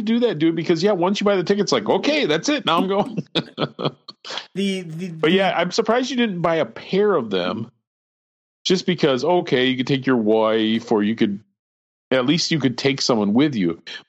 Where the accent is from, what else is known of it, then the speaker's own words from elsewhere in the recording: Midwest, United States; here's the thing, Adam, I'm a Midwesterner, right? So we drive everywhere.